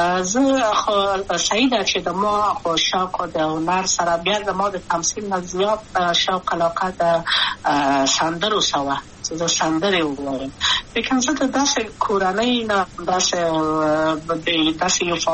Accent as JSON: {"language": "Pashto", "region": "Kabul", "country": "Afghanistan", "tie": "born or raised there", "also_born_or_lived": "Wardak", "said": "د پلار مې د وردګو ولایت ته خلیګم. څه کې دلې د کابل په تخت پل سیمه کې یم او لویا شویم کابل کې"}